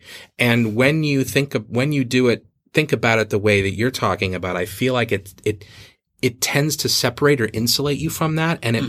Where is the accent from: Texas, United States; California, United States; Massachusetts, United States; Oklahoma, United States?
Massachusetts, United States; Boston; now in Beijing, China; When Chinese people ask me where I'm from, I'll say, well, I'm from Boston, but I'll say, where should Beijing end? I'm a Beijinger.